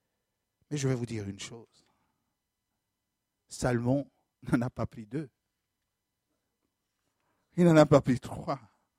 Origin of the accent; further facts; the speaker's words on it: Cameroon; je viens du Cameroun